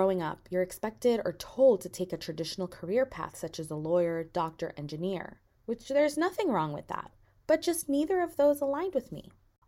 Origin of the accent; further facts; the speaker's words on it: Everett, Massachusetts, United States; I grew up in Everett, Massachusetts, and while I started high school, I was reflecting on the question that haunts everyone